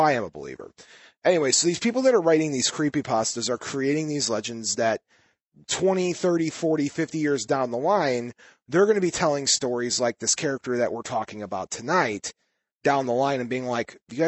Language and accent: English; Illinois, United States; Well, I grew up in the Chicagoland area.